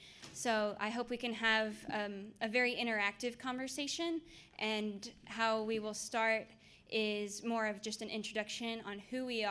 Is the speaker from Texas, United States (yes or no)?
yes; Plano, Texas, United States; I'm from Plano, Texas, which is a northern suburb of Dallas.